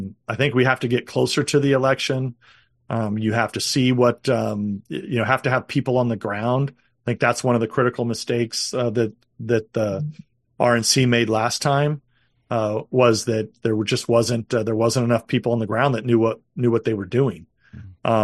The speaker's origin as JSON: {"language": "English", "region": "California", "country": "United States", "said": "I mean, my home state of California is where they're trying to take everything"}